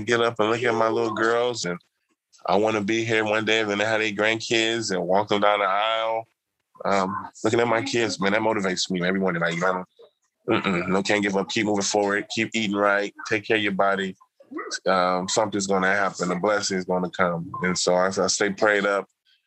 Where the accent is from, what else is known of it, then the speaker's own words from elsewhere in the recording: United States; So, growing up in the United States, I was around a lot of people who were big on religion and history.